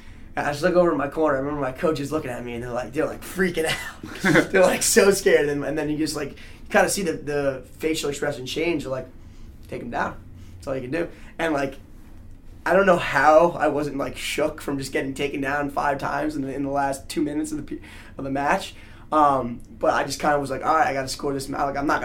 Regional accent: Randolph, United States; he actually has a club in my hometown in Randolph. So it was just like a five-minute drive.

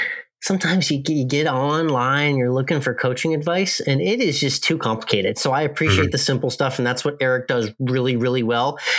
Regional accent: Northeast, United States; now in Texas, United States; I grew up in the Northeast too. I got down to Texas as soon as I could

